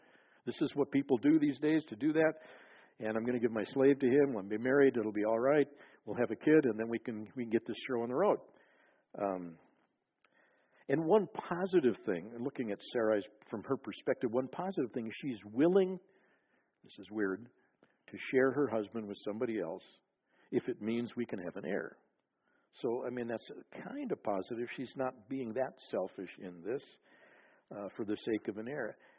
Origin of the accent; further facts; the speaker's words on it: Minnesota, United States; And I grew up in Minnesota, so I watched the Minnesota Vikings.